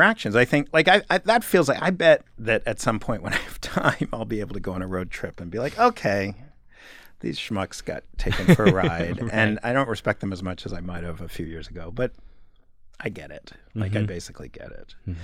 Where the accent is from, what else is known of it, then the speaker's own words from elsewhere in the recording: New York, United States; I'm from New York, but I lived away from New York for many years. And then in 2012, I moved back.